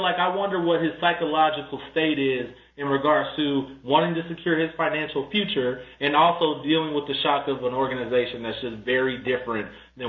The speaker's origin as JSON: {"language": "English", "region": "Oklahoma", "country": "United States", "said": "Let me be very transparent. I'm from Oklahoma. I've covered the Thunder."}